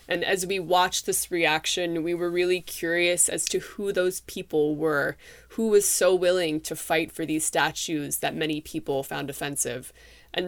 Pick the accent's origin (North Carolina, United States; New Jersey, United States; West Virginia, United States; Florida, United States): West Virginia, United States; I'm from West Virginia, and so I was more used to the flag.